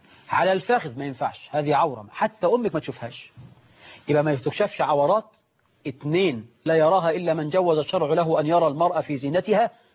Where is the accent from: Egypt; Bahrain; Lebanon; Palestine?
Egypt; في النوبة عندنا في مصر، في اليمن والحجاز وبعض الدول العربية الخليجية